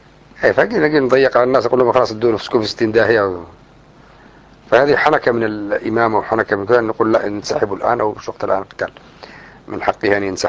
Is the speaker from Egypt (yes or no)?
no; Yemen; هذه عملت مشاكل عندنا في اليمن لما حدثت الحرب بين الشمال والجنوب